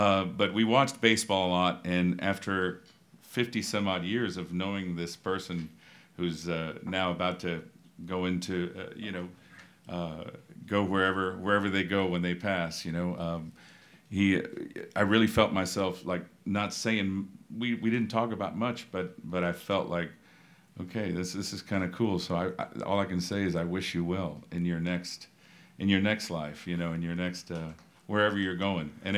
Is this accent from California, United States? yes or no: no; Miami, Florida, United States; And as a kid growing up in Miami, listening to some of my favorite music happens to come from Texas.